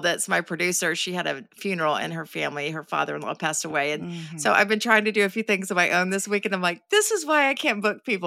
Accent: Georgia, United States; My sister, we grew up in Georgia

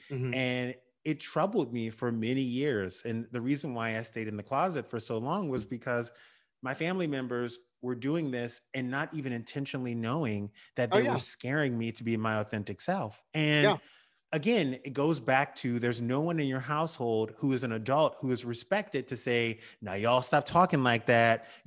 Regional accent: the South, United States; And it's interesting because, you know, I grew up in the South.

